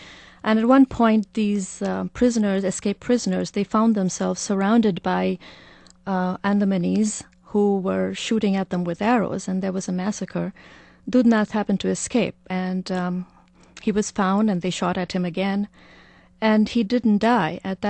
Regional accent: India; Well, yeah, as a child growing up in India

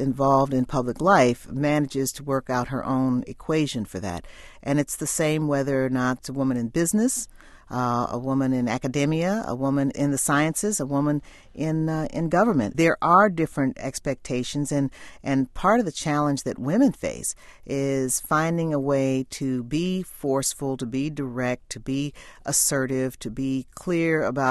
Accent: Illinois, United States; because I was considered to be someone from the left and I was from Illinois

